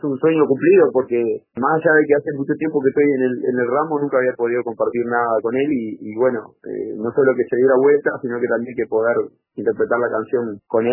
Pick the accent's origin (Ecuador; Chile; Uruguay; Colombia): Uruguay; Pan de Azúcar, Maldonado; now in Piriápolis, Uruguay; Pero yo soy de Pan de Azúcar. Yo tuve mi infancia en Pan de Azúcar, me crié en Pan de Azúcar, mi familia es de Pan de Azúcar. Yo hice toda mi vida en Pan de Azúcar, o gran parte de mi vida.